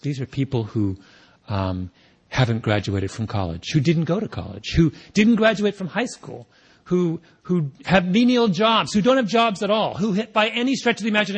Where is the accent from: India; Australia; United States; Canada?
Canada; I could have, of course, used a Canadian hockey team. I'm Canadian.